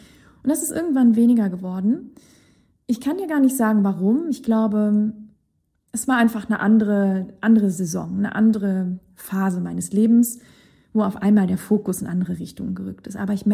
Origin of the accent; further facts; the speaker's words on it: Sweden; German is a second language; Ich bin in Schweden aufgewachsen, die Skandinavier haben nochmal einen anderen Bezug zu Englisch.